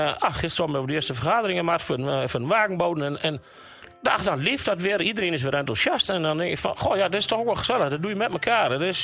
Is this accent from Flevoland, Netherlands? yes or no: no; Drenthe, Netherlands; first language Drents; Dutch is a second language; Ja, kijk, we zijn opgegroeid in Drenthe. En dat rabbelt bij ons zo af, zeg maar.